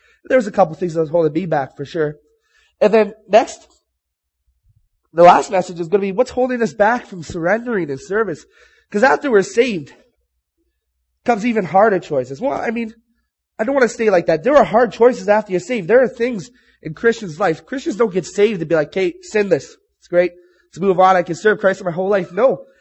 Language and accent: English; Sudbury, Ontario, Canada; I am from Sudbury.